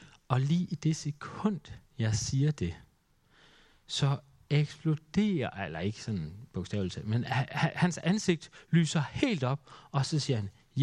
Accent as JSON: {"language": "Danish", "town": "Skive", "region": "Central Denmark Region", "country": "Denmark", "also_born_or_lived": "Nørresundby", "said": "Fordi Aarhus er lidt nogle andre priser end der, hvor jeg kommer fra, Skive. Da jeg flyttede fra Skive, flyttede jeg nordpå til Nørresundby."}